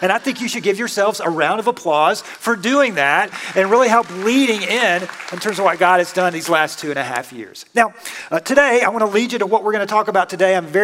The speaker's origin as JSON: {"language": "English", "town": "Atlanta", "region": "Georgia", "country": "United States", "said": "I'm from Atlanta. We've never received that in Atlanta."}